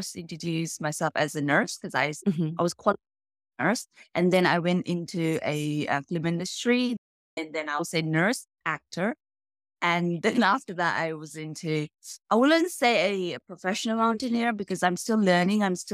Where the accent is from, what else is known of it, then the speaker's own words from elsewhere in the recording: Pokhara, Gandaki Province, Nepal; also born or lived in Hong Kong; my dad was in British Army. That's why I was born in Hong Kong. And then once, I think we stayed there for 2 years. So then we came back to Pokhara, which is my hometown.